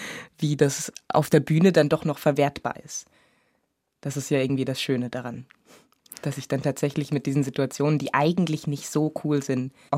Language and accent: German; Munich, Bavaria, Germany; mir wird dann auch die Möglichkeit genommen zu sagen, wo ich herkomme, nämlich aus München